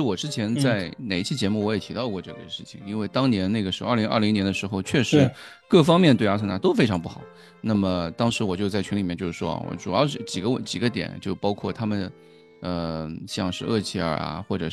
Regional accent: Shanghai, China; 我们作为上海人，其实这种文化的关系影响，其实在我们生活中的每一处都会有。

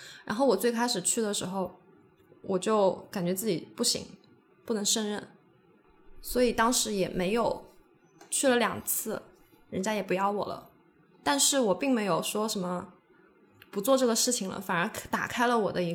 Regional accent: China; 我是几几几几年级几几班哪个系的外国留学生，我说我是中国人啊

